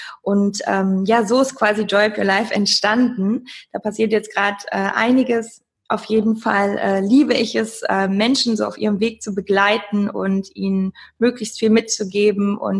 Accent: Cologne, North Rhine-Westphalia, Germany; ich komme aus Köln

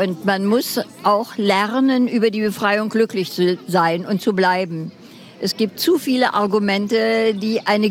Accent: Erfurt, Thuringia, Germany; als ich Schulkind war und die bedingungslose Kapitulation auch in meiner Heimatstadt Erfurt bekannt wurde

